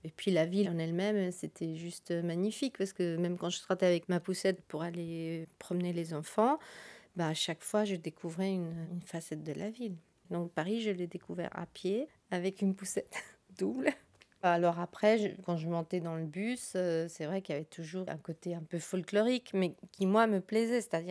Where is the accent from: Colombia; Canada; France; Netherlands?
Colombia; moved away; quand je suis partie de la Colombie, les choses étaient assez difficiles